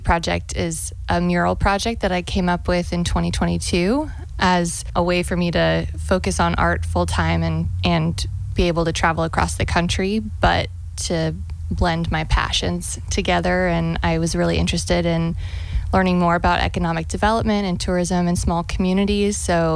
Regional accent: Covington, Virginia, United States; So my first state was Virginia, and I painted in Covington, Virginia, which is my hometown.

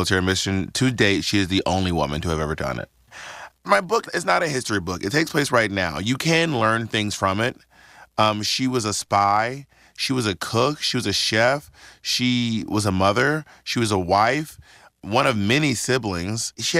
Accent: Atlanta, Georgia, United States; I'm from Atlanta, right?

